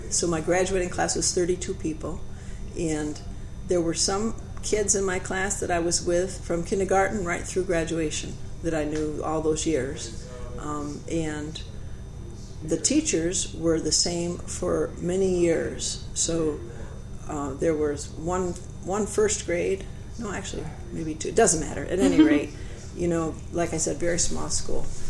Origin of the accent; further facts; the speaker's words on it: Schenevus, New York, United States; Yes, I grew up in Skenivis, New York, which is in Otsego County, and my parents moved there. So I was born in 1954, and my parents moved there when I was 4 months old from Duanesburg.